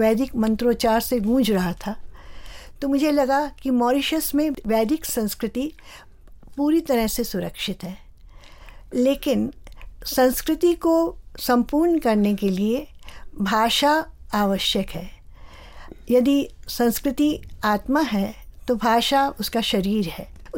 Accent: Kolkata, West Bengal, India; मेरा जन्म कोलकाता में हुआ था

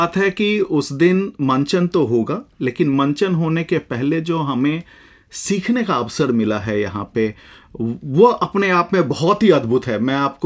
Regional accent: Bihar, India; moved away as an adult; now in Singapore; मैं भारत में बिहार का रहने वाला हूँ।

